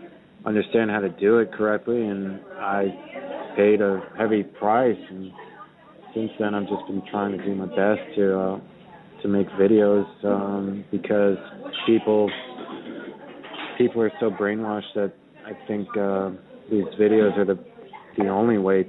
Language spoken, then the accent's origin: English; New Jersey, United States; I grew up in the New York City area. I mean, I'm from New Jersey.